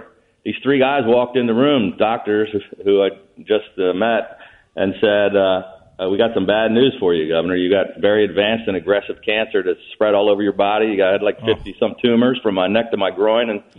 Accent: Maryland, United States; also born or lived in Florida; growing up in Prince George's County

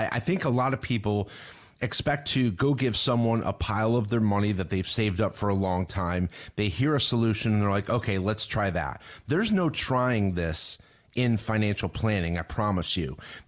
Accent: New York, United States; now in Florida, United States; And I grew up in New York, and I remember it was like New Year's Day and it'd be 0 degrees out.

